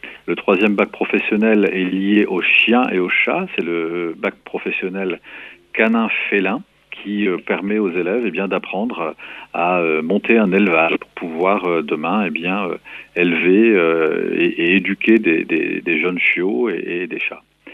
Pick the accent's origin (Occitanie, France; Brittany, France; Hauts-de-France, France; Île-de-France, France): Hauts-de-France, France; now in Mauléon, France; Et je suis originaire d'un tout autre département puisque je viens du Nord, le département du Nord, à côté de Lille.